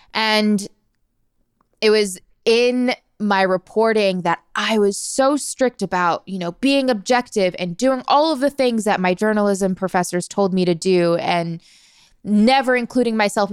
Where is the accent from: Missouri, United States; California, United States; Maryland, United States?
Maryland, United States; I'm from Maryland, so immediately there's that connection.